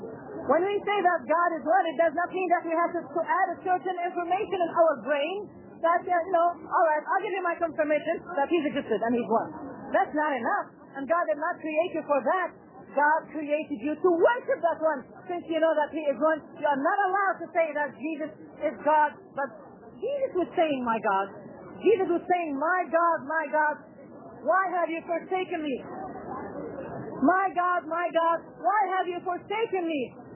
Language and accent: English; Lebanon; This Christian fellow, he's Lebanese. I'm from Lebanon. He's Lebanese.